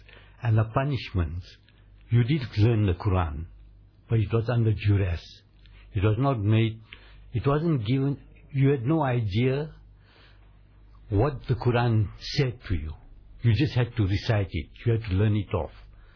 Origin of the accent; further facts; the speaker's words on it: South Africa; I come from India. My parents come from India. I'm from South Africa.